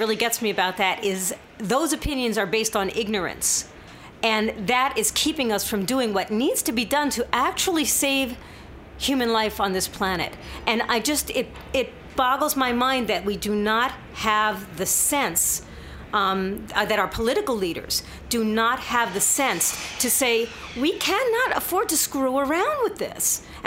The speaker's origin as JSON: {"language": "English", "region": "New York", "country": "United States", "tie": "born or raised there", "said": "Even growing up in New York, which is really weird."}